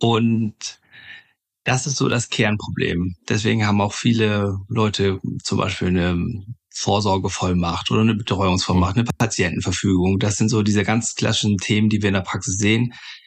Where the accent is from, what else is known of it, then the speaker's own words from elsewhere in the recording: Lower Saxony, Germany; accent: North German; im Norden, das ist nicht die Himmelsrichtung, sondern die Stadt Norden, direkt hier an der Nordseeküste. Bin Waschechter aus Friese, von daher entschuldige ich auch vorab schon meinen kleinen Dialekt. Also das Norddeutsche wird meistens unbeirrbar hörbar.